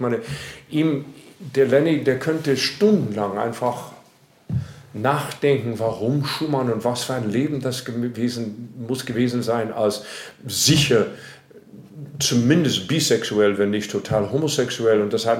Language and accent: German; United States; German is a second language; now in Europe; Ich habe so wahnsinnig viel über mich als Amerikaner und meine Herkunft dort und die Geschichte Amerika verstanden, weil ich eben in Europa gewohnt habe oder immer noch wohne.